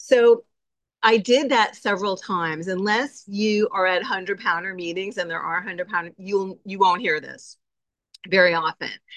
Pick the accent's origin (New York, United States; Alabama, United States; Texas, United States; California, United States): California, United States; San Diego; now in Portland, United States; I'm from San Diego, but always wanted to live in Portland.